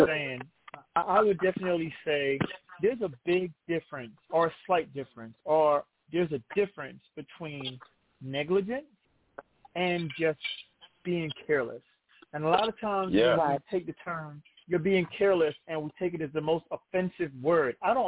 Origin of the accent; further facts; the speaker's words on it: Brooklyn, New York, United States; I grew up in Brooklyn, New York. I didn't start driving until I was 20.